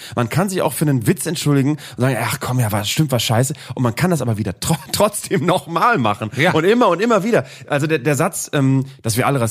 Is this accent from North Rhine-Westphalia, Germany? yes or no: no; Bremen, Germany; ich bin zwar quasi in Bremen-Nord aufgewachsen, aber wenn man ganz ehrlich ist, mit den 50% Menschen aus der Türkei oder aus aus Nordafrika in meiner Klasse